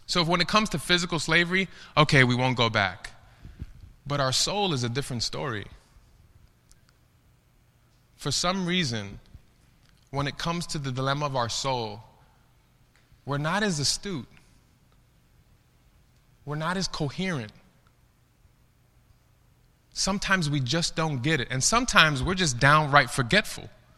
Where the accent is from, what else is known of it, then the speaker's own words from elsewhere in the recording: Chicago, Illinois, United States; Like I told you, I grew up in Chicago. And I grew up in a pretty bad environment.